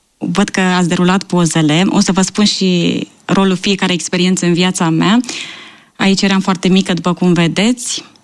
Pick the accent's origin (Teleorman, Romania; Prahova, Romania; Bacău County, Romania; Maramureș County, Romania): Prahova, Romania; Slănic; also born or lived in Ploiești; M-am născut în Ploiești, am copilărit în Slănic, Vărbilău, o comună de lângă Slănic.